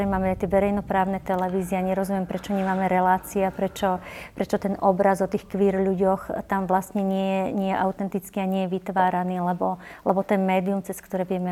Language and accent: Slovak; Považie, Slovakia; ja som vyrastala fakt v malej dedinke na Považí